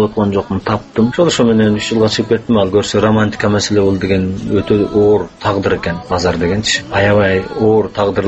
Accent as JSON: {"language": "Kyrgyz", "town": "At-Bashy", "region": "Naryn Region", "country": "Kyrgyzstan", "tie": "born or raised there", "said": "Балалыгым менен ат башынын тоолорунун арасында өткөн. Бир өмүрүм дагы эле ушул жак менен шайбере таасирде эле."}